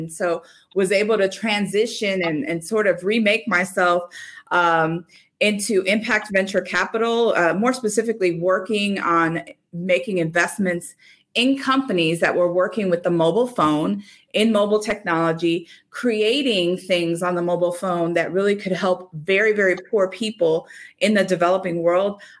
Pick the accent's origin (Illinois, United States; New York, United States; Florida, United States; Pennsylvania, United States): Florida, United States; I grew up in Florida lived in Orlando and then went to high school in the Florida Keys.